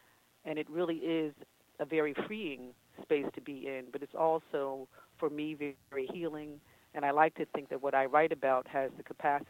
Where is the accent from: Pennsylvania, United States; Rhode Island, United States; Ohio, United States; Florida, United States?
Pennsylvania, United States; Coatesville; I was born in a little town called Coatesville, Pennsylvania. It's about an hour west of Philadelphia, literally midway between Philadelphia and Harrisburg.